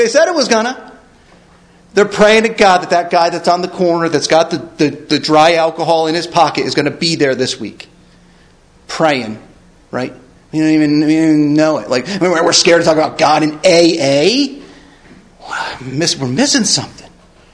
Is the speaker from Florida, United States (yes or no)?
no; Philadelphia, Pennsylvania, United States; I came from Philly area, right? The worst corner in Kensington, right?